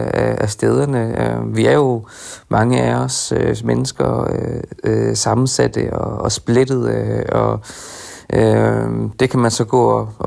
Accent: Horsens, Central Denmark Region, Denmark; jeg er jo fra Horsens, min mor var buschauffør

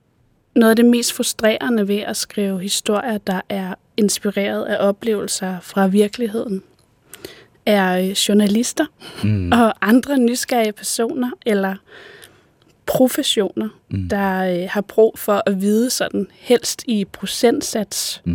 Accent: Zealand, Denmark; Jeg er vokset op i Odsherred, som er et område i det nordvestlige Sjælland.

